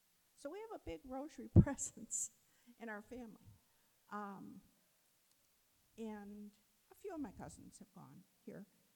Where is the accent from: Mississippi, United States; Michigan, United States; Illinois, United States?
Illinois, United States; River Forest; I grew up in River Forest. I went to St. Luke's School, which is in River Forest.